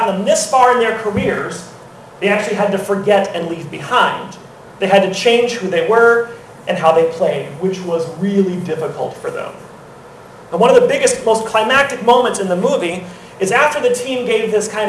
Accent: Louisiana, United States; Of course, when I was growing up in Louisiana, we didn't have much ice, period

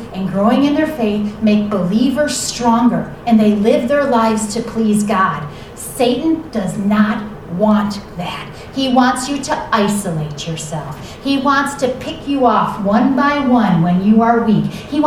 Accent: Buffalo, New York, United States; You know, I'm sensitive to them since I'm from Buffalo.

